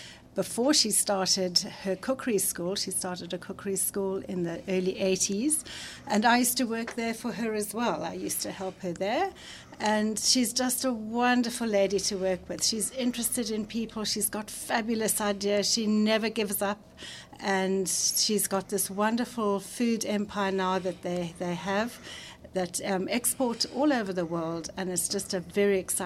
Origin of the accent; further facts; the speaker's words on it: Cape Town, Western Cape, South Africa; I grew up in Cape Town, was born in Pinelands, and I went to school in Cape Town. And I've lived here all my life, and I love it.